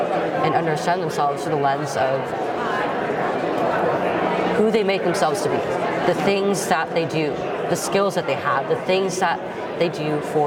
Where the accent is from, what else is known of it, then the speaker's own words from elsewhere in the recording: California, United States; states like my home state of California are allowed to go further into the opposite direction